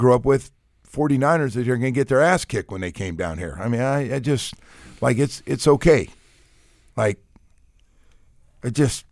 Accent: California, United States; I grew up in the Bay Area. The Bay Area were my teams. I was close enough in a small town.

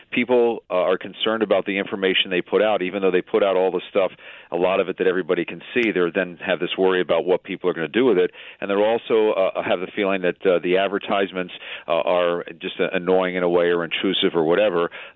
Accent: Philadelphia, Pennsylvania, United States; You know, I'm from Philadelphia, so I grew up on Motown.

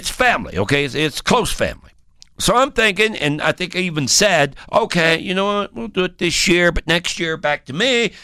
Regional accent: Nashville, Tennessee, United States; Well, every year, I'm from Nashville, Tennessee. All right, by golly, down home Thanksgiving.

